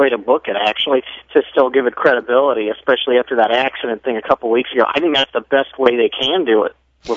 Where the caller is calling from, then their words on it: Florida, United States; from Florida.